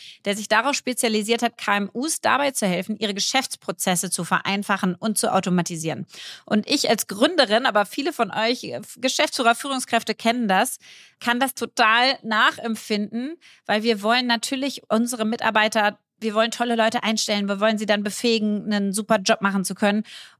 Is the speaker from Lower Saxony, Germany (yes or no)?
no; Berlin, Germany; mein Thema als Berlinerin auch.